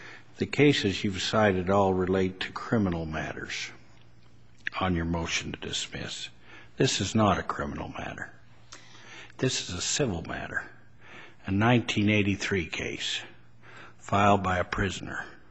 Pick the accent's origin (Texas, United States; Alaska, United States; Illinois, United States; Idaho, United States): Idaho, United States; I'm from Idaho, and I remember my criminals leaving Idaho and taking off to California.